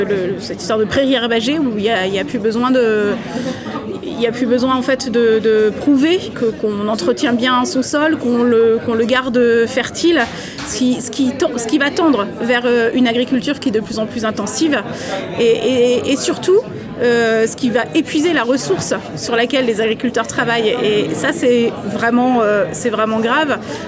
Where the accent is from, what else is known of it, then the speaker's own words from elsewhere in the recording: Brittany, France; par exemple chez moi en Bretagne, où l'agriculture c'est un poids lourd de l'économie